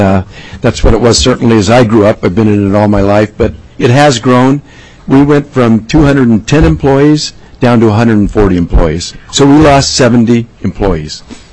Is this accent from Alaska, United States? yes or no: yes; Alaska, United States; The interior, my hometown, that area, about $500 million.